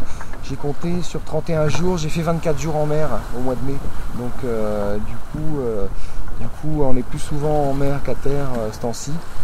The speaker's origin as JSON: {"language": "French", "town": "Brest", "region": "Brittany", "country": "France", "said": "La mer fait partie de ma vie et de ma ville aussi, puisque je suis de Brest."}